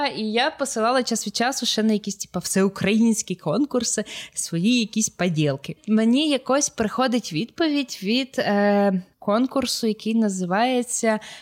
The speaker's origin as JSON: {"language": "Ukrainian", "town": "Ivano-Frankivsk", "region": "Ivano-Frankivsk Oblast", "country": "Ukraine", "said": "ну, тобто виїхала в велике місто, та я сама з Франківська"}